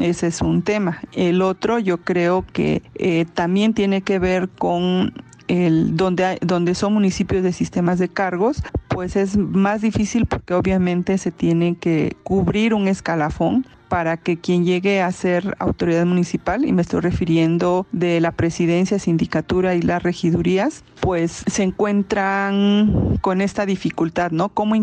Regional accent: Tlacolula de Matamoros, Oaxaca, Mexico; soy zapoteca de Tlacolula de Matamoros

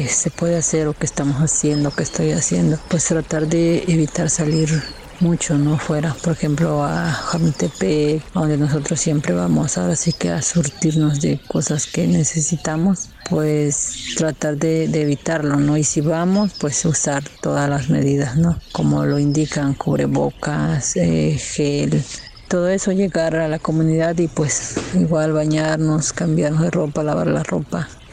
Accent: Paso de la Reina, Oaxaca, Mexico; de la costa de Oaxaca. Mi comunidad se llama Paso de la Reina.

